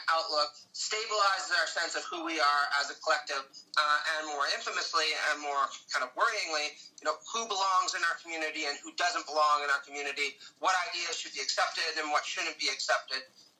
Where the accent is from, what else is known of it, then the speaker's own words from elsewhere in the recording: Canada; born there; I was born in Canada